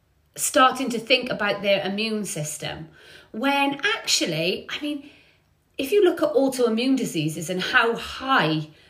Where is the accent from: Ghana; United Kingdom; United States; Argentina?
United Kingdom; That's so true. We're so British, aren't we?